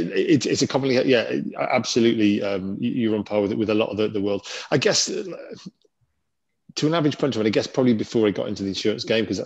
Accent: North West England, United Kingdom; But I grew up in the Lake District, I've always ridden bikes

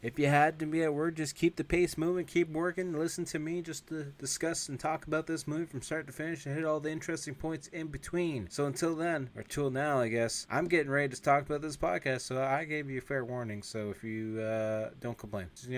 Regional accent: Canada; I'm Canadian. Of course we like bacon.

